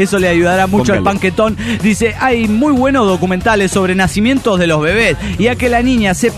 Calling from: San Salvador, El Salvador; de San Salvador, El Salvador.

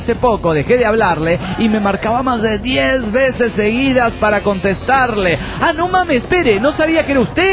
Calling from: Zapopan, Jalisco, Mexico; de Zapopan, México.

